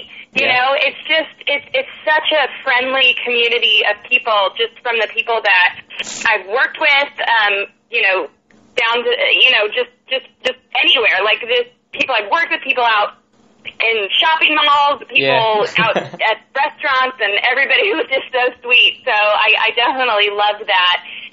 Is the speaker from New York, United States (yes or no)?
no; Brea, California, United States; now in Nashville, United States; So, I'm basically, I grew up in Brea, California, and went to college out in L.A. and started songwriting and doing music out here.